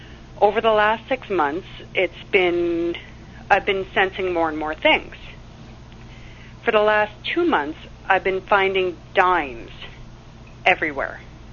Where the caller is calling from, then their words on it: Ottawa, Ontario, Canada; from Ottawa, Canada.